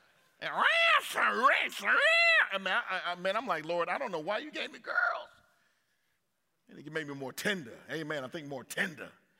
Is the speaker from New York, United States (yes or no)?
no; Oakland, California, United States; I grew up in Oakland, California, and, man, the streets are bad, man.